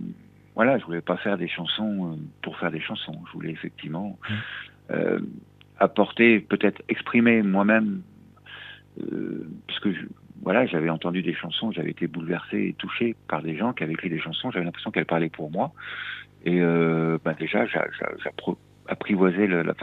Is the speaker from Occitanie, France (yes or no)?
no; Auvergne-Rhône-Alpes, France; Moi, je suis de l'Isère et de la plaine. Je suis même pas un vrai montagnard.